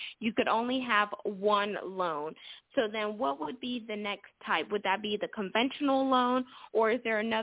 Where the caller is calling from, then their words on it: Houston, Texas, United States; I'm calling in from Houston, Texas, and this is a great topic so far.